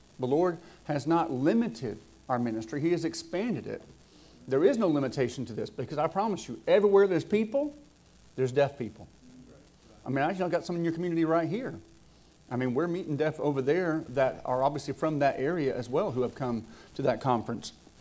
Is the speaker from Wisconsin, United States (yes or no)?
no; Georgia, United States; Because I'm from Southwest Georgia. Can't always tell it. Takes a little bit of an accent modification sometimes. My mama was a Yankee.